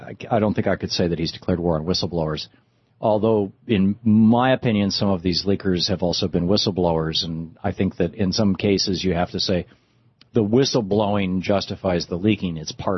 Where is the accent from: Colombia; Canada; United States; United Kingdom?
United States; Michigan; I remember back in the 70s, growing up in Michigan, if you bought a foreign-made car, you could just plan on it getting keyed.